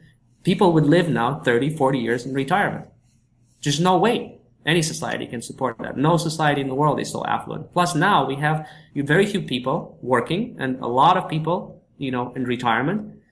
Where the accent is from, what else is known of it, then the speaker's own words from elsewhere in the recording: Canada; You know, even as a Canadian, when I go to the United States